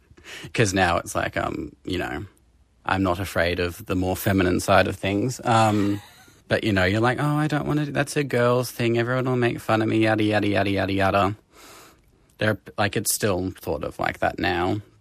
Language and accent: English; Alice Springs, Northern Territory, Australia; So we lived right near Gough Street Park. So we could just walk up there.